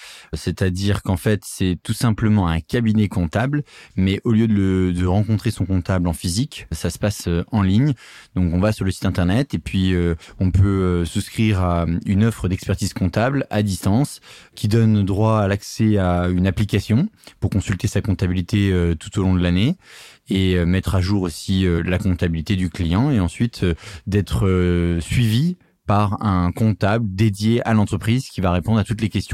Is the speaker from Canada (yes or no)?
no; Épinal, Grand Est, France; also born or lived in Strasbourg; Je suis un mec de l'Est de la France, je suis né à Strasbourg, ensuite j'ai déménagé avec mes parents, enfants à Épinal, et j'ai été jusqu'au baccalauréat là-bas.